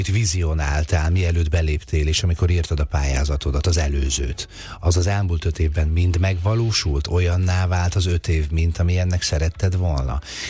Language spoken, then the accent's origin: Hungarian; Debrecen, Hajdú-Bihar, Hungary; én jó magam is debreceni vagyok, nagyon sokáig éltem ott, úgyhogy én pontosan tudom, honnan jöttem